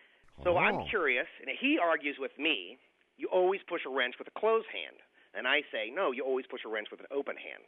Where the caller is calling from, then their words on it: Oxford, Ohio, United States; I'm from Oxford, Ohio.